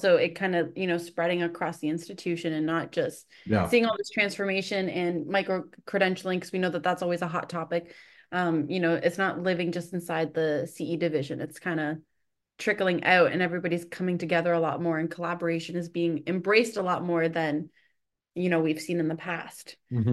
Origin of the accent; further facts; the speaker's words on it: Canada; as a Canadian